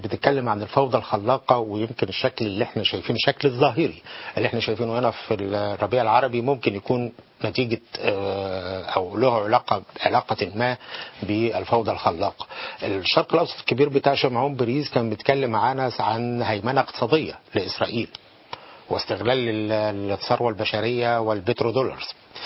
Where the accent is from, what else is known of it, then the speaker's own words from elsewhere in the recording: Egypt; عقليتنا كمصريين